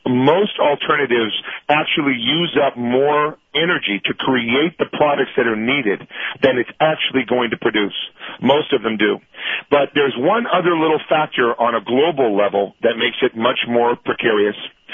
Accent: United States; I'm an American born and raised

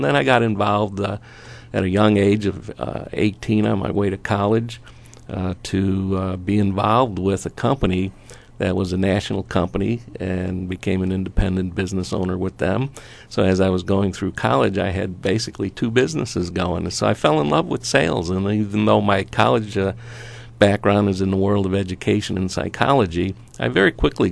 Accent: Chicago, Illinois, United States; also born or lived in Southern California; now in Arizona, United States; Well, growing up in Chicago, yes, that's where family is. That's where school was. That's where I originally got started, and then transitioned out and moved out to Southern California, and now I'm here in Arizona with Penny.

